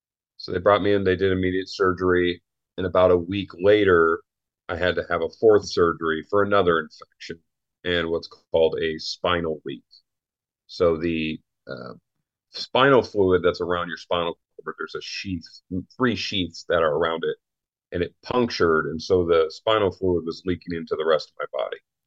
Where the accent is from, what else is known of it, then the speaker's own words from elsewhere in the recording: Minnesota, United States; also born or lived in Sugar Land, Texas; I was born in Minnesota, right outside the Twin Cities area. And about 1 year old, I think, that we moved to Sugar Land, Texas, right outside of Houston. I grew up there until about seven or eight. And then we moved back to Minnesota.